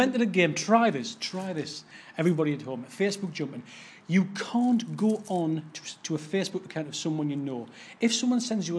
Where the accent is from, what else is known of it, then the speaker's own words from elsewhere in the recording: Newcastle, North East England, United Kingdom; she was from Sunderland, and she didn't realise that I was from Newcastle